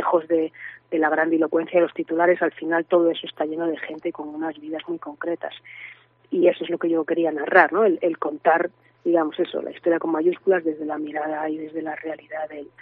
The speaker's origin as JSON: {"language": "Spanish", "region": "Community of Madrid", "country": "Spain", "said": "me siento yo creo que más gallega que madrileña."}